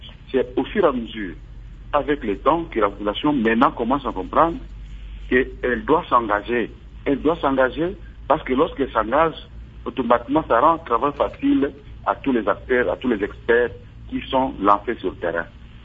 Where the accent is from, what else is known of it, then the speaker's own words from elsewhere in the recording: Butembo, North Kivu, DR Congo; ici, comme chez moi à Boutembo, la population a tendance à croire plus aux rumeurs qu'à la réalité.